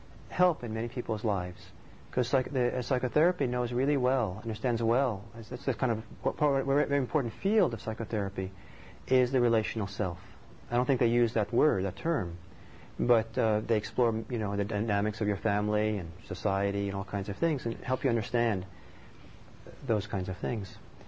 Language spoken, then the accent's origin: English; Norway; I'm Norwegian originally, and I grew up some in Norway.